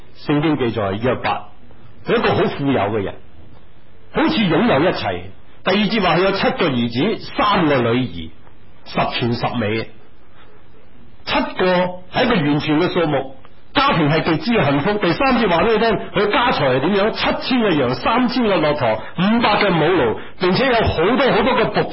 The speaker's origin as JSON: {"language": "Chinese", "country": "China", "said": "其实我想想，对我们中国人来讲"}